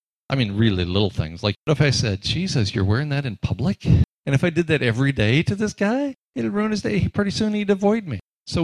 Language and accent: English; United States; I grew up in the United States on Walt Disney